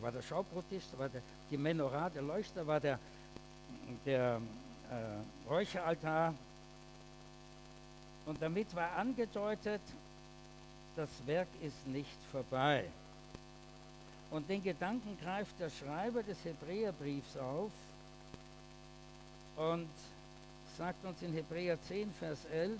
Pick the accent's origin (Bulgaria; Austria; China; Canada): Austria; ich als Österreicher natürlich deswegen auch besonders sensibel des Katholizismus.